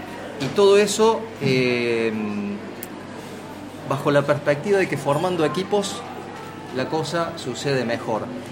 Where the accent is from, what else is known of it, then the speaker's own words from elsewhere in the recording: Argentina; Vengo de un barrio, yo crecí en el Villa Carlos. ¿Sí? Vengo del Villa Carlos, del Nicolás Avellaneda. Yo vivía allí en la calle Urtubey, entre Vélez Arfiel y Jujuy.